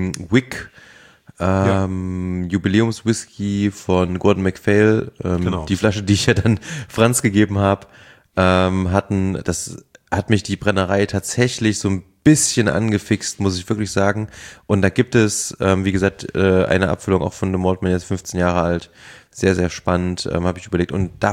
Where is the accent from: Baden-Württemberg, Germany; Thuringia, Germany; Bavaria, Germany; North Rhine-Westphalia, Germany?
Thuringia, Germany; bei uns in Thüringen gab es dann in den unterschiedlichen Städten, in Erfurt, Weimar, Jena, Gera, gab es immer die Köstritzer Schwarzbiernacht.